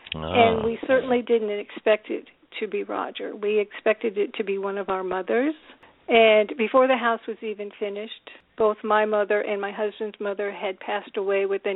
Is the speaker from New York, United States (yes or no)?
yes; Binghamton, New York, United States; also born or lived in Owego; now in Northern Virginia, United States; I grew up in Binghamton, New York, spent some time in Owego, so I'm a bit of a city girl and a country girl at the same time. Living in Northern Virginia now